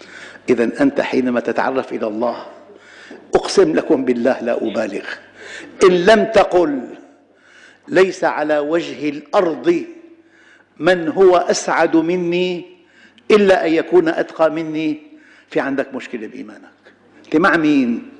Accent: Damascus, Damascus Governorate, Syria; في جامع عندنا بالشام، هذا الجامع بحي تراسي، سوق ساروجة اسمه،

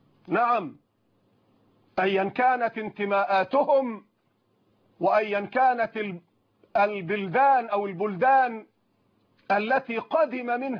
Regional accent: Egypt

